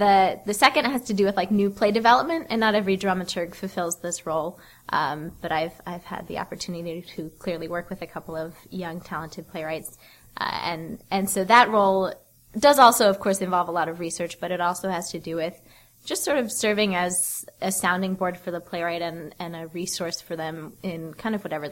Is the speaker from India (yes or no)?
no; Fairport, New York, United States; I'm from Fairport originally.